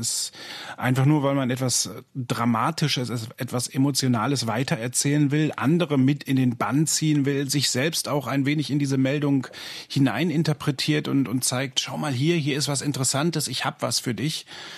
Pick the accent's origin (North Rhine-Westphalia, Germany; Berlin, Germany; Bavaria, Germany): North Rhine-Westphalia, Germany; now in Vienna, Austria; ich bin in Ostwestfale und nach Wien dafür extra gezogen, vorletztes Jahr.